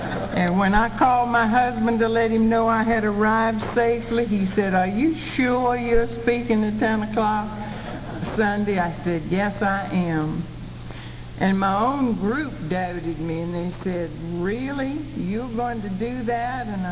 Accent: Virginia Beach, Virginia, United States; I'm not from Myrtle Beach. I'm from Virginia Beach, Virginia.

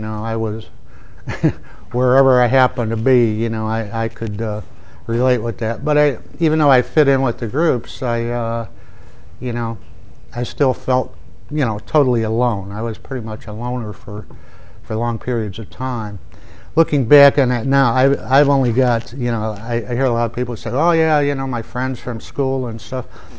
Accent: Cleveland, Ohio, United States; born there; I was born in Cleveland, Ohio, on November 1st, 1946. So you don't have to figure out how old I am.

